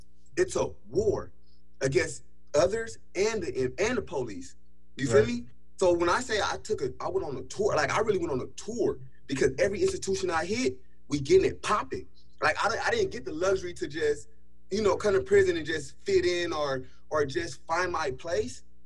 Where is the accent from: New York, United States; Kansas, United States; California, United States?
California, United States; Sacramento; I'm from Sacramento, California, but I fell out of Monoma County, which is Portland, Oregon.